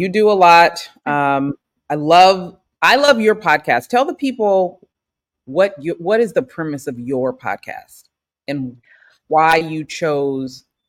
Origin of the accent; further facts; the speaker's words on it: California, United States; Sometimes though, I think I'm like, maybe it's because we're from the Bay Area.